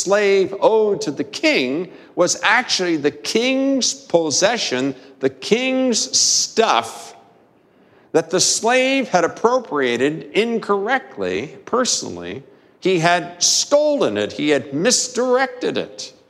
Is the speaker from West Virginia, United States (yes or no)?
yes; Martinsburg, West Virginia, United States; Growing up in Martinsburg, West Virginia, I had the opportunity to fish a time or two